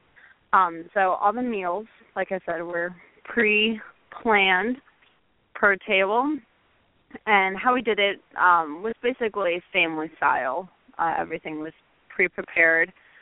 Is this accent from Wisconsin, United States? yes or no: yes; Wisconsin, United States; we're from Wisconsin, so brandy and whiskey and bourbons were a big thing